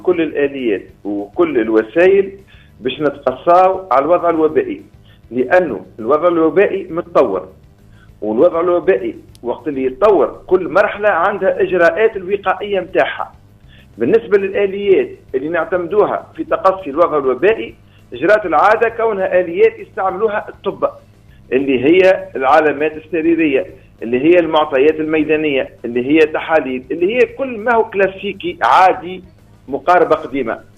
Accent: Tunisia; مع الثلاثه لي تواز اوبيراتور اللي عندنا في تونس

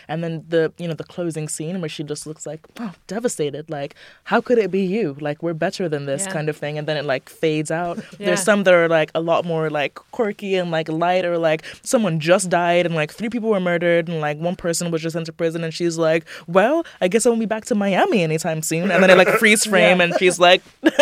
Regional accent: Jamaica; I grew up partly in Jamaica.

